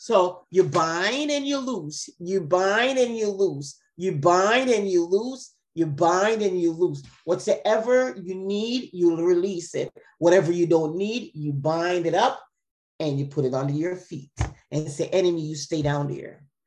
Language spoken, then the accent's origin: English; Jamaica; I'm able to speak Patois because I'm from Jamaica. So therefore, I could talk to my Jamaican people in Patois. I don't know nothing about Spanish.